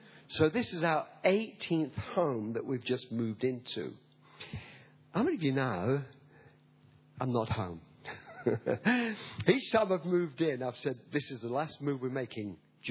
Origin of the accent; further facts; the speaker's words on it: England, United Kingdom; now in Australia; I come from England, as you know, but I love Australia, and we've made this our adopted home. We love it. We're Aussies. You could tell by the accent. I'm an Aussie.